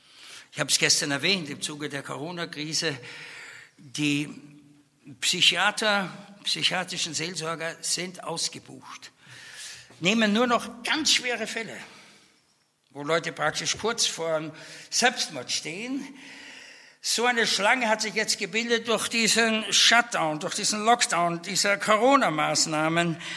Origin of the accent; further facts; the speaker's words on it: Vienna, Austria; nicht vom Taufstand, da war ich evangelisch, aber vom Erziehungswesen her aus dem Katholizismus in Wien, ja, aufgewachsen im Kindergarten, katholisch